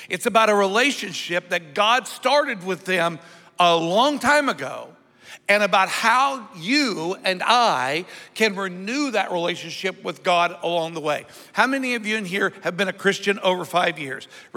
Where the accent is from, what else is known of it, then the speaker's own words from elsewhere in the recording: Illinois, United States; I came from Illinois.